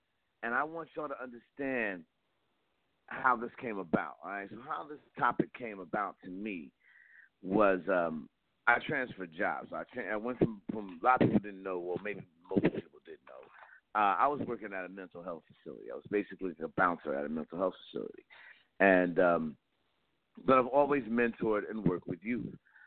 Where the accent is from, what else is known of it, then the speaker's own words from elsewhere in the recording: East Coast, United States; Like growing up on the East Coast, I never saw that. Growing up on the East Coast, I didn't run into that.